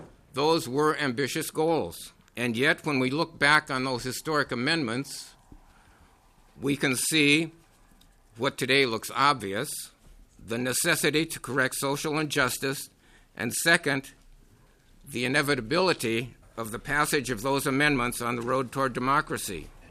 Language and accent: English; Minnesota, United States; I was born in Minnesota, educated in Minnesota public schools.